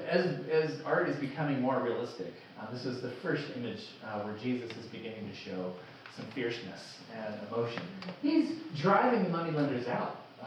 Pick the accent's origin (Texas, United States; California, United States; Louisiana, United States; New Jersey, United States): Texas, United States; I grew up in Texas